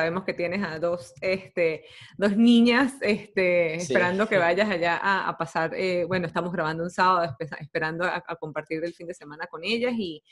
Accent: Mérida, Venezuela; fueron varias veces a Mérida, uh-huh. Que es de donde soy

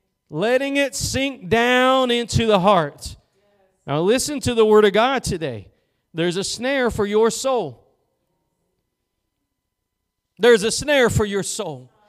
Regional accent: Texas, United States; You can talk like that from Texas, so don't worry. I'm from Texas.

